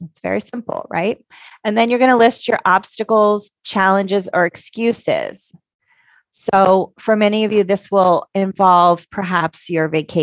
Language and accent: English; Connecticut, United States; I grew up in Connecticut. We have the best pizza in the whole country.